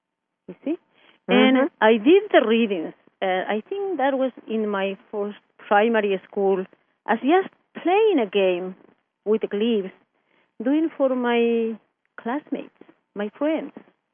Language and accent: English; Puno, Peru; First, I came from Peru, but from the south side of Peru, and that is the highest part of the world, what is the high plateau.